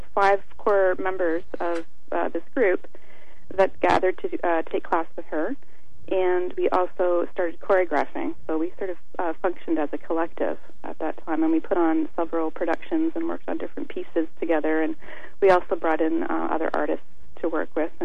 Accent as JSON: {"language": "English", "town": "St. Catharines", "region": "Ontario", "country": "Canada", "tie": "born or raised there", "also_born_or_lived": "Waterloo / Toronto", "said": "having, you know, been raised in St. Catharines, you know, I went, you know, I lived in Waterloo, of course, and in Toronto while I was at the school"}